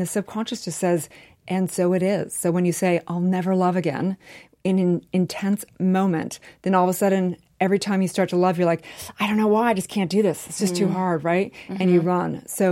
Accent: California, United States; My parents were divorced. We lived in kind of a hippie commune. I grew up in California.

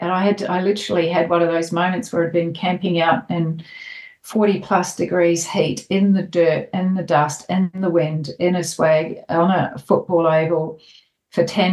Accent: New Zealand; I grew up in New Zealand, so not Australia. I'm a New Zealander.

